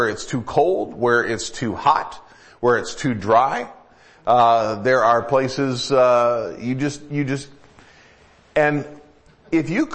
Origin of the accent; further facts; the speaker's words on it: Michigan, United States; I grew up in Michigan. You go to Lake Michigan, crane your eyes, and you can't see Wisconsin.